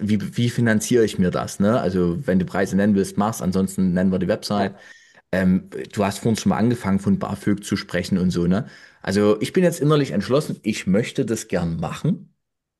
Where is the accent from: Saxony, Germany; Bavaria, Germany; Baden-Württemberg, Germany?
Saxony, Germany; Weinböhla; ich komme ja ursprünglich aus Weinböhla bei Meißen bei Dresden, da gibt es jetzt nicht so wahnsinnig viel